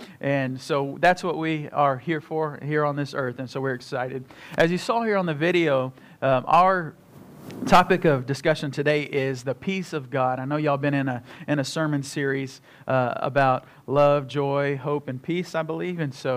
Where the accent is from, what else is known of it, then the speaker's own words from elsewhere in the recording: Killeen, Texas, United States; I'm from Killeen. I was born in the Temple Hospital. I've been here all 39 years of my life that I wasn't in school learning. So this is my home.